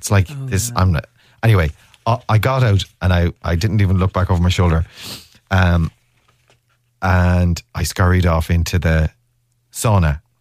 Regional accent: Ireland; I'm wearing my shorts, obviously. I'm Irish.

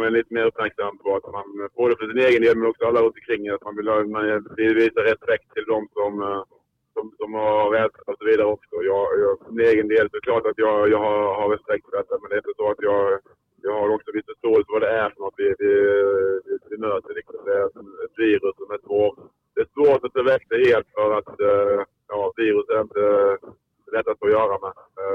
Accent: Hällevik, Blekinge, Sweden; also born or lived in Kristianstad; Men tittade till Hällevik utanför i min flytta. Det var när jag var ett år gammal.

